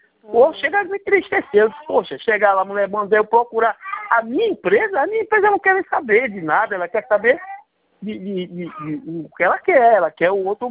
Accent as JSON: {"language": "Portuguese", "town": "Salvador", "region": "Bahia", "country": "Brazil", "said": "É Salvador, é capital."}